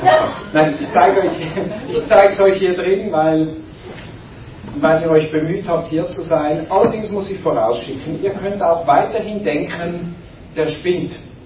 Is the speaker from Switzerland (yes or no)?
yes; Switzerland; German is a second language; Och, ich rede in einer Fremdsprache, nicht vergessen. Ich bin ja Schweizer.